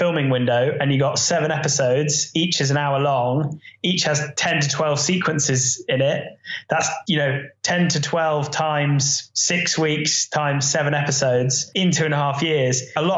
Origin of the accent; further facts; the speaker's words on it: Reading, South East England, United Kingdom; When I was in my early teens, I grew up near Reading, and I started to really get into the wildlife that was near to me.